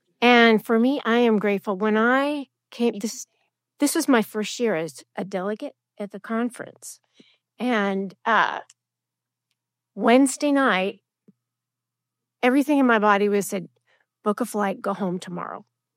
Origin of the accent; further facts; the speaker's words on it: Phoenix, Arizona, United States; I'm from Phoenix, and we were on the same flight.